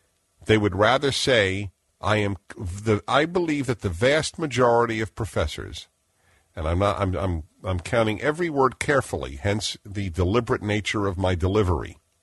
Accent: United States; And I am thankful that I am an American.

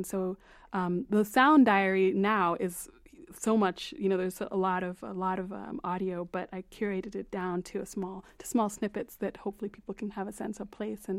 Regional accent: Illinois, United States; born there; also born or lived in Africa; I am an African woman. I was born here in Illinois, but I spent so much time on the continent. I lived part of my childhood there.

